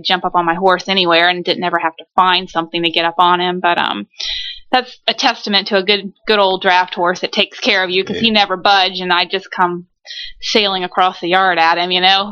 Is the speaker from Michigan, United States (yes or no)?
no; Fredericksburg, Virginia, United States; I grew up about 50 miles south of D.C. in a little town called Fredericksburg, Virginia.